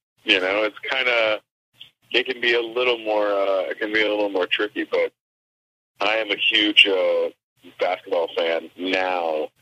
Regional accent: Mississauga, Ontario, Canada; Like, I was born in Mississauga and lived there as a kid.

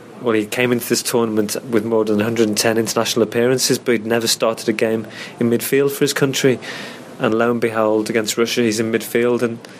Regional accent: England, United Kingdom; And it would be nice to see somebody beat the French, obviously, as an Englishman.

